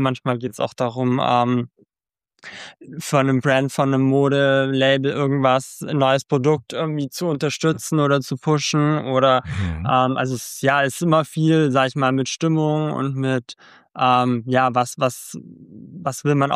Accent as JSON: {"language": "German", "town": "Memmingen", "region": "Bavaria", "country": "Germany", "said": "habe dann eine Stadtgärtnerei, wo ich herkomme, in Memmingen im Allgäu Praktikum gemacht."}